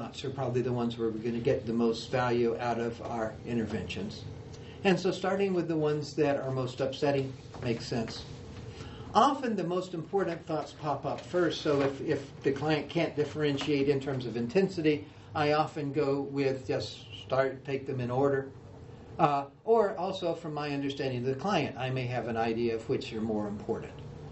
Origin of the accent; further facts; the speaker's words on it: Deep South, United States; So I grew up in the Deep South back in the days of segregation.